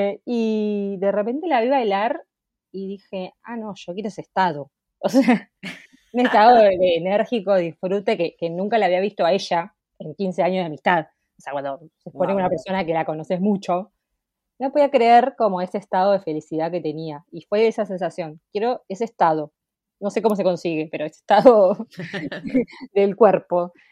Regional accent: La Plata, Buenos Aires Province, Argentina; soy de La Plata, como bien dijimos

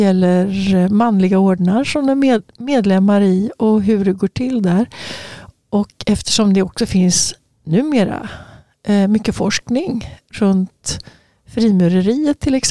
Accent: Örebro, Örebro County, Sweden; i Örebro där jag växte upp då, så fanns det liksom vissa byggnader.

